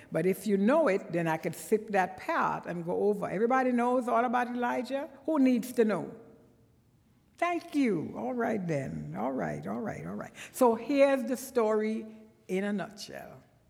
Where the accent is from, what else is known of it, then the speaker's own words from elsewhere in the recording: Trinidad & Tobago; accent: Trinidadian; then I'm going to drop into my Trinidadian accent, and you really won't know what I'm saying